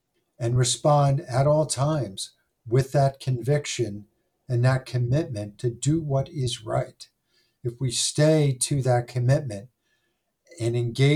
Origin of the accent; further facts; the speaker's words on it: Pennsylvania, United States; Growing up in Delaware County, the man that we shared a driveway with was from Buffalo.